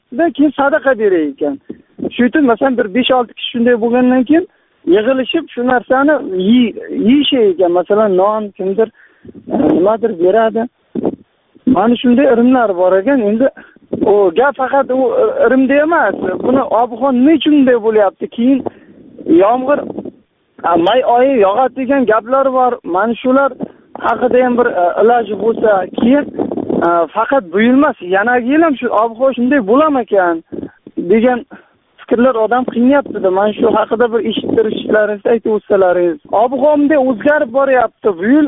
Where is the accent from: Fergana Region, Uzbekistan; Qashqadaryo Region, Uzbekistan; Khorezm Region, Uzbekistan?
Qashqadaryo Region, Uzbekistan; Kamashi; Men ham Qashqadaryodanman. Qamashdan qishloqdan.